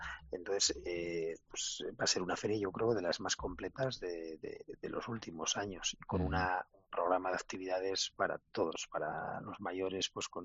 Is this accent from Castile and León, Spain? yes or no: no; Navarre, Spain; Navarra y los navarros somos, junto con catalanes, vascos y madrileños, las comunidades, digamos, donde tenemos más tradición viajera.